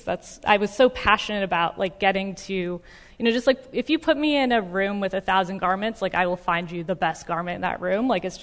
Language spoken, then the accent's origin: English; Florida, United States; moved away as an adult; I grew up in South Florida, and I was moving to Pittsburgh, Pennsylvania, and living in the cold for the first time